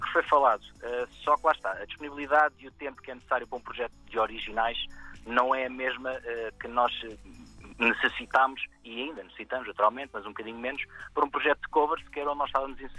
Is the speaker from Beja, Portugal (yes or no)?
no; Almada, Setúbal, Portugal; porque somos naturais da Margem Sul, Almada, Seixal, por aí